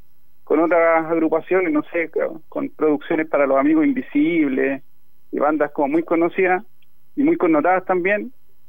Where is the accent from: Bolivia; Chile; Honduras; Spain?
Chile; Melipilla, Santiago Metropolitan Region; Nosotros somos todos de Melipilla, la banda, así que también nos nos acomodaba mucho esa locación.